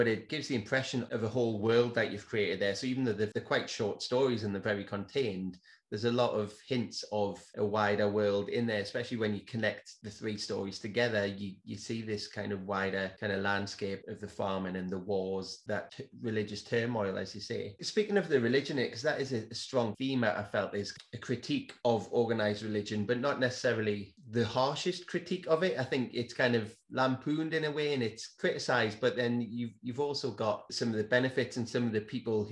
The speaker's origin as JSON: {"language": "English", "region": "North East England", "country": "United Kingdom", "said": "I'm from Northumberland, which is kind of between England and Scotland"}